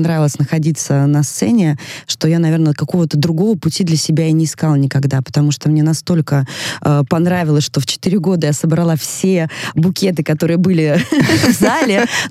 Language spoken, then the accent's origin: Russian; Severomorsk, Murmansk Oblast, Russia; жили в Североморске, и так как Североморск — закрытый город, получилось, по состоянию здоровья маму перевезли в Мурманск, и родилась я, именно вот родилась в Мурманске, но написали все равно Североморск. И прожила я 7 лет в Североморске.